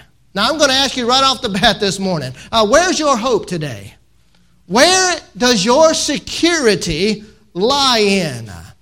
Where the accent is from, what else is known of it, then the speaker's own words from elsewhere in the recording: Mississippi, United States; Now, when I grew up there in Mississippi on the edge of Tornado Alley.